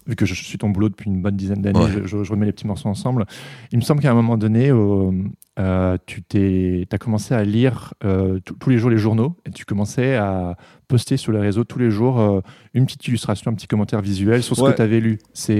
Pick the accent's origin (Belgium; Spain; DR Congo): Belgium; parce que je suis originaire de Belgique.